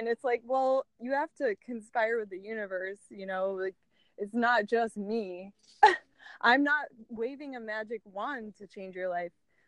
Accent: Chicago, Illinois, United States; Okay, so I'm from Chicago. I come from, you know, the Midwest and warm-hearted.

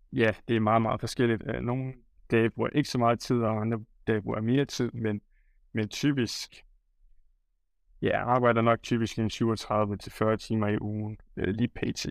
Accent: Aabenraa, Region of Southern Denmark, Denmark; Jeg er 23 år gammel, og jeg kommer ned fra Sønderjylland, fra Aabenraa af.

